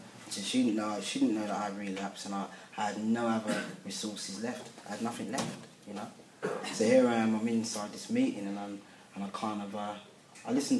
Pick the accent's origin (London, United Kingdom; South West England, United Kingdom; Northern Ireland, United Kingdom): London, United Kingdom; Even though I'm a Londoner